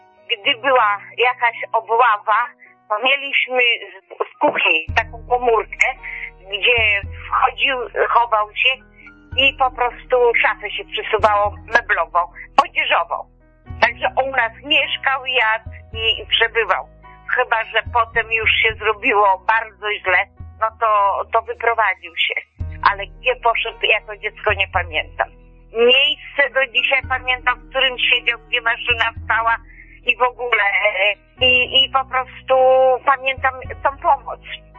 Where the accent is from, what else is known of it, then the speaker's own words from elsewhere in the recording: Dąbrówka Łuk, Masovian Voivodeship, Poland; Pochodzę, proszę pana, z Dąbrówki Łuk, parafia Kurzec, koło Siedlec.